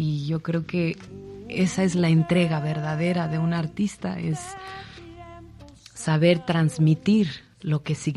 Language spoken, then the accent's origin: Spanish; Oaxaca, Mexico; los artistas que hemos tenido algo que ver con Oaxaca o que somos de Oaxaca.